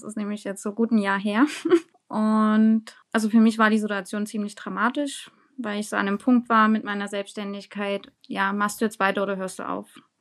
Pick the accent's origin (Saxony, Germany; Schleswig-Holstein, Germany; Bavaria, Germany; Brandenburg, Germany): Saxony, Germany; Dresden; ich komme aus Dresden, ich bin bindungsstärkende Trageberaterin